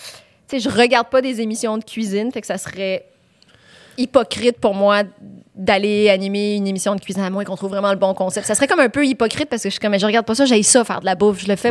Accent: Montreal, Quebec, Canada; Oui, j'ai grandi à Outremont.

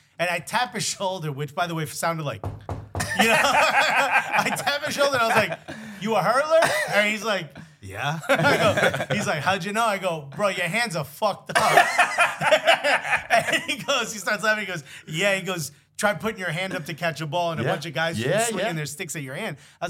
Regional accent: New York, United States; That book, as a New Yorker, I'm a fan.

